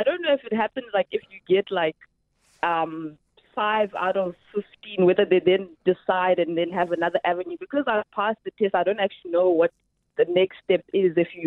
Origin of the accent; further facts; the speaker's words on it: South Africa; now in United Kingdom; Schengen visa, and I've got a British residence pass, surely that should be enough to verify that I am South African.